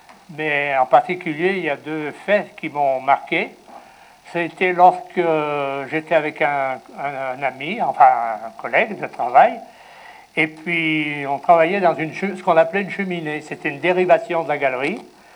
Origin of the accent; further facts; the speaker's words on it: Laval, Pays de la Loire, France; J'étais de Laval, moi.